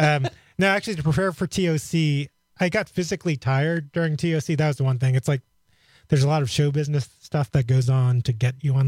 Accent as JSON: {"language": "English", "town": "New York City", "region": "New York", "country": "United States", "said": "I'm pretty good handle. I'm from New York City. So I have good handle, but also it was, you know, my formative years were the 90s."}